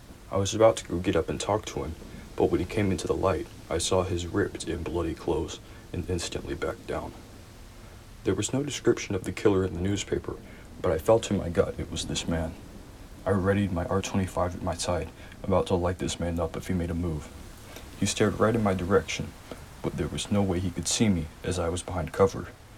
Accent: Keno, Michigan, United States; happened about 2 years ago in my hometown of Keno, Michigan. It's a town very far north, and while the landscape to the east is very farm and flat

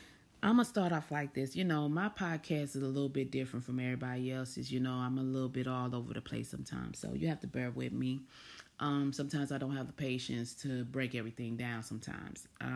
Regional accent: Atlanta, Georgia, United States; But for me, I grew up in Atlanta, and that was the era of that new crunk music

